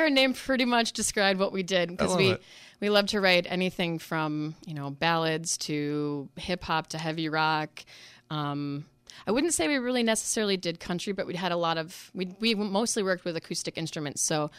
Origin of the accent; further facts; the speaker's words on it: New York, United States; also born or lived in Rhode Island; So I was born in Rhode Island. Really? So I have claim to the smallest state in the Union. And then I was raised upstate in the Adirondack Mountains in New York State.